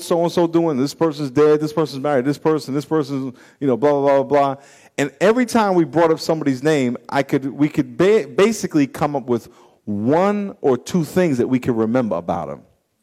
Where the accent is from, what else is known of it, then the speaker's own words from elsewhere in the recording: New York, United States; I grew up in New York, and one of my friends from when I was a kid called me the other day